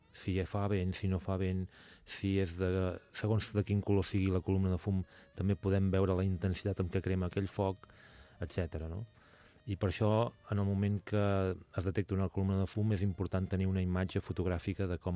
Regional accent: Sant Sadurní d'Anoia, Catalonia, Spain; jo estic molt content perquè jo sóc de Sant Sadurní

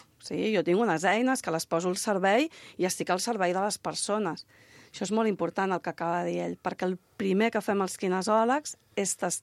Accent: Catalonia, Spain; jo sóc del Vallès i en el Vallès hi havia una cosa que era curar l'espatllat

